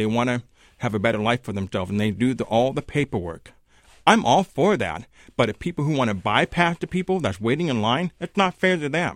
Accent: United States; I'm Native American, so I mean that point is not really valid.

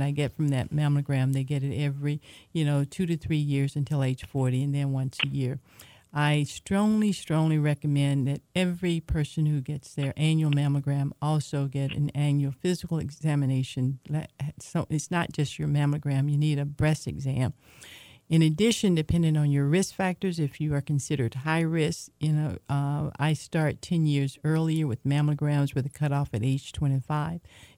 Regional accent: Atlanta, Georgia, United States; I can think back growing up in Atlanta, never really having had a conversation about breast cancer

